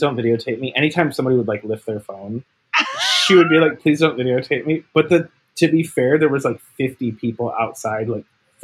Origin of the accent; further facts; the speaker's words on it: Michigan, United States; Everybody in Michigan. I'm from Michigan. Everybody in Michigan. All of my family are like fat and stupid and like happy to be that way.